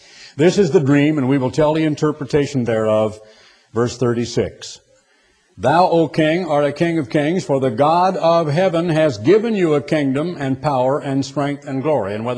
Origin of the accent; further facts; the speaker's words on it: United States; I, as a person, as an American, not as a Republican